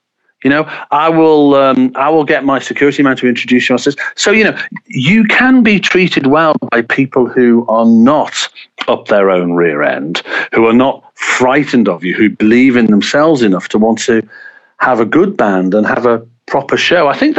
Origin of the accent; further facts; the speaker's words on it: England, United Kingdom; born there; I was born in England.